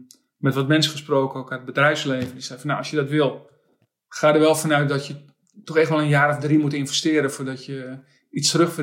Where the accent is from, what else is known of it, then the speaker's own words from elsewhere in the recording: Amsterdam, North Holland, Netherlands; Nou, ik ben Amsterdammer, dus ja, tuurlijk wilde ik dat.